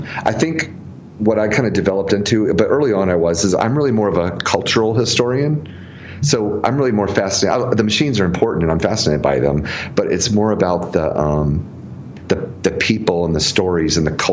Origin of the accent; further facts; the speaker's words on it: Jacksonville, Florida, United States; moved away; So before then, I lived in the Jacksonville, Florida area, my hometown.